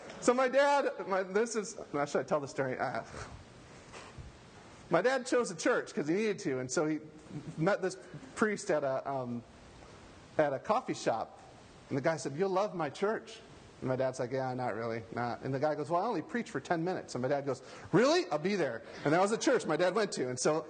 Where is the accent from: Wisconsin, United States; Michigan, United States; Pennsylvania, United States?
Wisconsin, United States; I grew up in Wisconsin as an Irish Catholic.